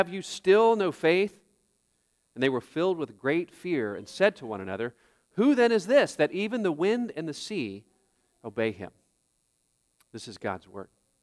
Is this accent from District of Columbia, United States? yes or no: no; Oklahoma, United States; Growing up in Oklahoma, I heard tornado sirens go off all the time.